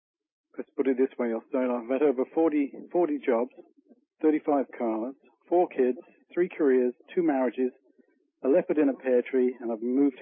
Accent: England, United Kingdom; moved away as an adult; now in Canada; We emigrated from England very naive. We came over to Canada for a holiday and was offered a job here when we came over.

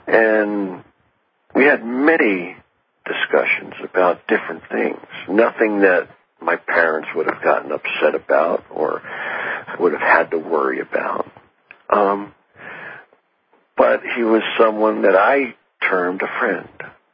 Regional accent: New Jersey, United States; I grew up in New Jersey, in a small town not far from New York City. But it was still kind of countrified. It was the suburbs, but there was a lot of woods. There was a lot of farms and things.

